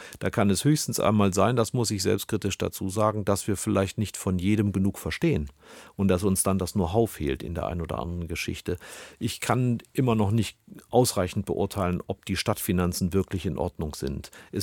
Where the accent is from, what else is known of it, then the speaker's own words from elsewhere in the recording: Rhineland, Germany; Also ich bin Rheinländer und bei uns gibt es halt den Satz, man muss auch Jönne könne.